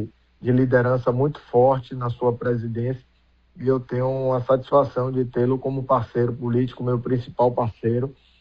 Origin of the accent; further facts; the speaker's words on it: Euclides da Cunha, Bahia, Brazil; em Euclides da Cunha, que é minha terra natal